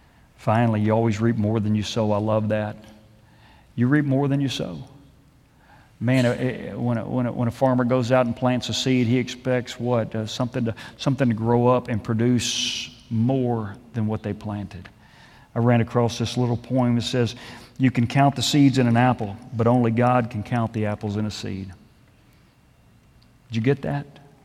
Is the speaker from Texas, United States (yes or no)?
yes; Houston, Texas, United States; I grew up in Houston, lots of pine trees around.